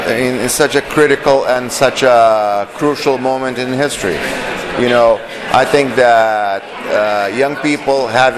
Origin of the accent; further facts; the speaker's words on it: Brazil; English is a second language; I'm from Brazil.